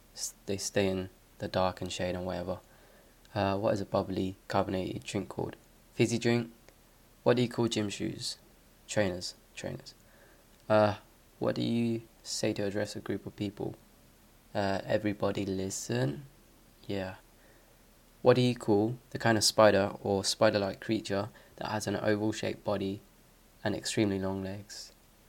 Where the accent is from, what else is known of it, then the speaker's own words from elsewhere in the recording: Northampton, East Midlands, United Kingdom; I'm from Northampton, but personally, I don't really think that we have an accent.